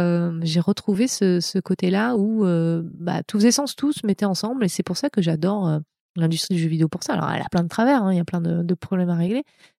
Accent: France; now in United States; Mais oui, je suis française, hein, je ne suis pas américaine, j'ai une carte verte.

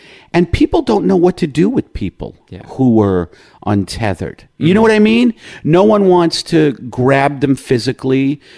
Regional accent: Brooklyn, New York, United States; also born or lived in Staten Island; I was born in Brooklyn, and then at nine we moved to Staten Island, which was the country to my dad, another borough of New York that was actually kind of rural, but it only lasted a couple of years.

